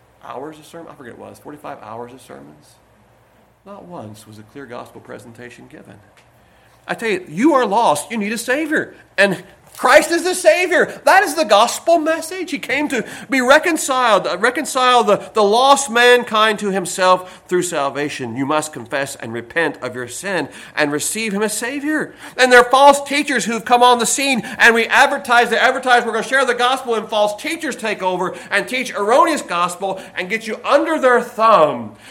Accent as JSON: {"language": "English", "region": "Kentucky", "country": "United States", "tie": "born or raised there", "said": "when I was raised down in McGoffin County in the 60s and 70s"}